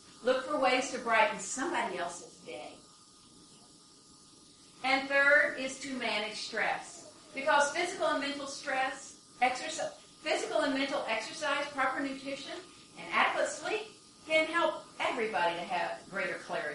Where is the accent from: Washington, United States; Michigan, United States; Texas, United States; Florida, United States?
Michigan, United States; I'm from Michigan, and it's already getting fall there